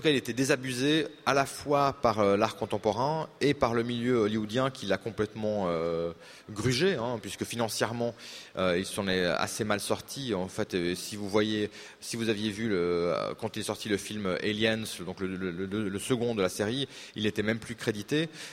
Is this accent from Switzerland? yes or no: yes; Switzerland; à mon accent, vous entendez que je suis helvète, sans doute.